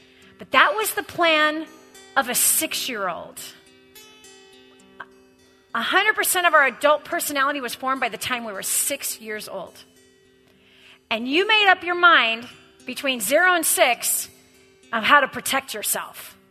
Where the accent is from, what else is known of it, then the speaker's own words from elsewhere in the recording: Texas, United States; I'm from Texas.